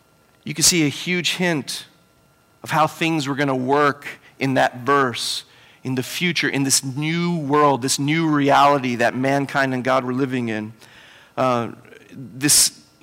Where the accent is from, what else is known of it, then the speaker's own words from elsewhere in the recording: Houston, Texas, United States; I went to go visit my elementary school that I grew up in Houston, Texas, and it was called Atkinson Elementary